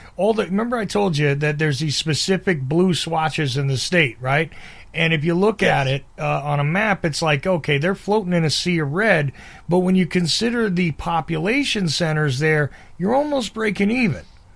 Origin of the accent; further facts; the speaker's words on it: New Jersey, United States; born there; See, now I was born in New Jersey, so gotta tell you, I'm completely familiar with corrupt politicians